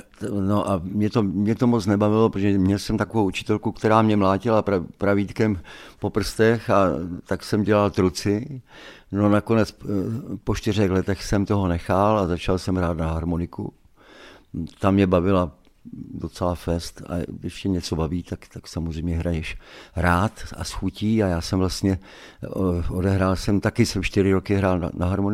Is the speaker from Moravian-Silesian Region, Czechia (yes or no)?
no; Hulín, Zlín Region, Czechia; Já jsem chodil zpívat 9 let do dětského pěveckého sboru tam u nás v Hulíně.